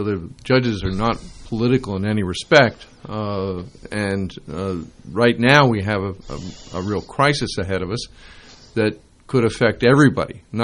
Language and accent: English; Asbury Park, New Jersey, United States; I grew up in Asbury Park.